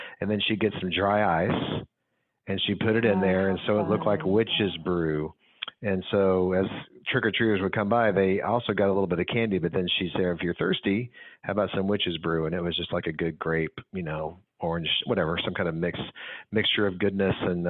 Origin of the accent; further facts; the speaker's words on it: Houston, Texas, United States; I have memories of back in the old days growing up in Houston